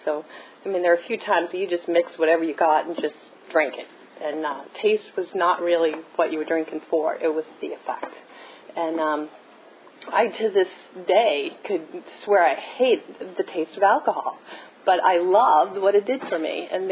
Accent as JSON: {"language": "English", "region": "Massachusetts", "country": "United States", "tie": "born or raised there", "said": "I got a scholarship to a school in D.C., and I grew up in Massachusetts."}